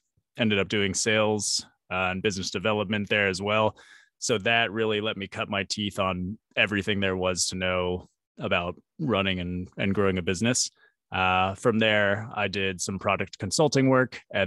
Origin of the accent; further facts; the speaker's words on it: Midland, Texas, United States; I grew up in Midland, Texas. So middle of nowhere, all that's out there is oil and high school football.